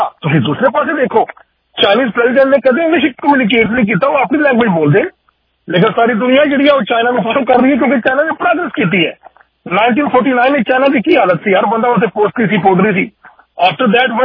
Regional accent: Punjab, Pakistan; ਮੈਂ ਖੁਦ ਪਾਕਿਸਤਾਨ ਤੋਂ ਹਾਂ, ਪੰਜਾਬ ਤੋਂ ਹਾਂ, ਹੁਣ ਸਾਡੇ ਪੰਜਾਬ ਦੇ ਅੰਦਰ ਸਰ ਜਿਹੜੀ ਪੰਜਾਬੀ ਹੈ ਉਹ ਹਰ 5-7-10 ਕਿਲੋਮੀਟਰ ਤੋਂ ਬਾਅਦ ਸਾਡਾ ਐਕਸੈਂਟ ਚੇਂਜ ਹੋ ਜਾਂਦਾ।

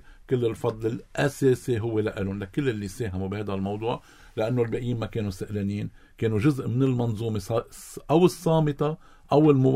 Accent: Lebanon; نحن بلبنان

